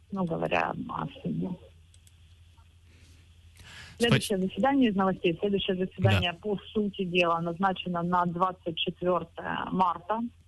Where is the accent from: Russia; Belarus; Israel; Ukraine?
Ukraine; очень радостно отзываются и реагируют, когда слышат, что я из Украины.